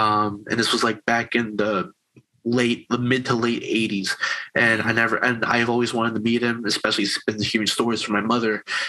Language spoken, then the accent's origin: English; New York, United States; Yeah, so we're from New York.